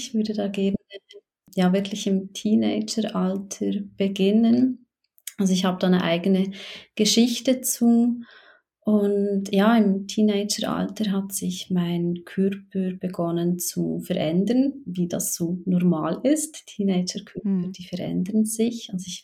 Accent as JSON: {"language": "German", "country": "Switzerland", "moved": "as an adult", "lives_now": "Chile", "said": "Ich lebe gemeinsam mit Kind und Mann in Chile. Man hört es aber schon raus, also ich bin Schweizerin und habe vor jetzt knapp 2 Jahren, ja, habe ich den Schritt gewagt und bin ausgewandert nach Chile"}